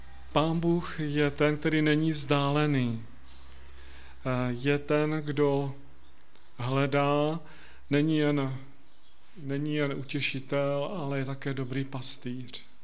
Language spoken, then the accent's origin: Czech; Bystřice pod Hostýnem, Zlín Region, Czechia; já jsem rodák z Bystřice pod Hostýnem